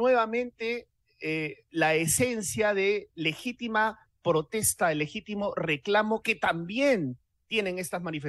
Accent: Peru; Muchas brechas, pero somos peruanos.

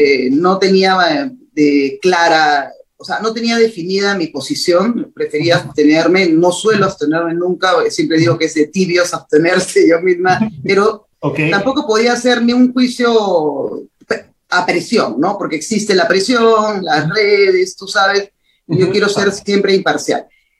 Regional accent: Peru; Mi derecho como ciudadana, mi derecho como peruana

